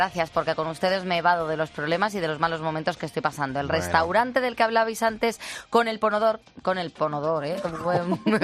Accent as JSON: {"language": "Spanish", "country": "Germany", "tie": "born or raised there", "said": "Me crié de jovencita en Alemania y allí pues no hay reyes, y donde yo vivía además eran protestantes."}